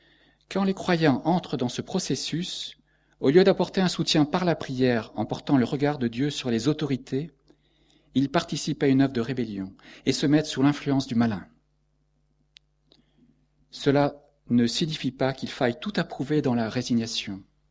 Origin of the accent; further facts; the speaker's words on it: France; Moi, en tant que Français, je me sens visé là.